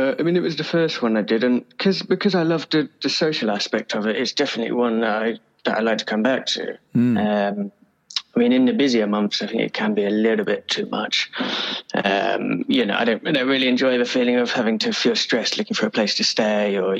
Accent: Brighton, South East England, United Kingdom; Well, I grew up in Brighton, which is in South England, which is on the coast as well.

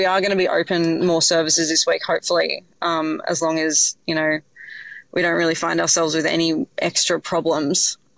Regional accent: Sydney, New South Wales, Australia; I grew up in Sydney

